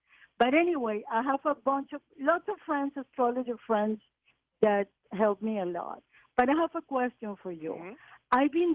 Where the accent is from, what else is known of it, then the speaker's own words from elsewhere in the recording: Venezuela; now in United States; I came from Venezuela.